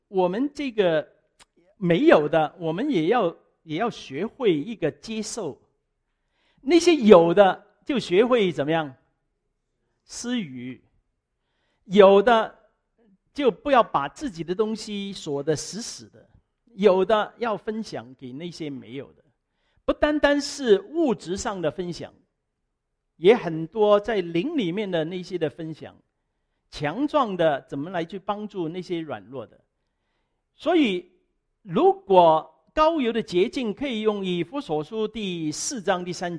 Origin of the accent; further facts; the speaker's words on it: China; 我们中国人呢比较看面子